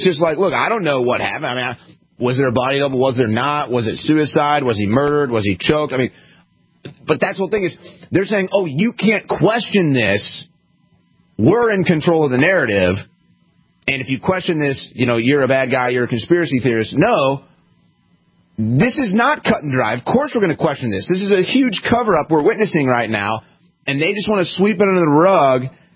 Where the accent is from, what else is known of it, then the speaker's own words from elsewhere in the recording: St. Louis, Missouri, United States; maybe I'm just biased because I'm from St. Louis and I'm directly tied to this